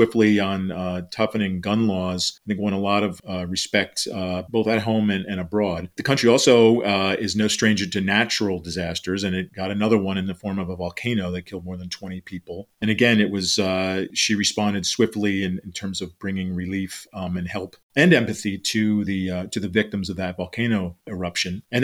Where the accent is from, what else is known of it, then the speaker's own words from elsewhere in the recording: United States; also as an American, frustrated by its resilience and spread in this country.